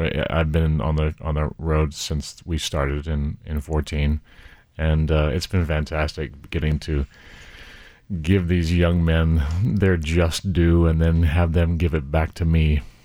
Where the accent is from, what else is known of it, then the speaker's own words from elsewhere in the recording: Maryland, United States; I did not. I am from Southern Maryland, and that's how we speak.